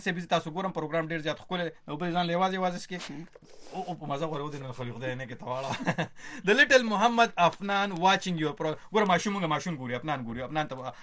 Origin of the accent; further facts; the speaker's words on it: Barawal, Khyber Pakhtunkhwa, Pakistan; زه د دیر برول نه یم